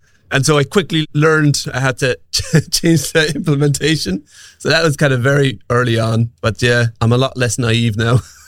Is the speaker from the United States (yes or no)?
no; Ireland; they found out I'm Irish and I swear quite a bit.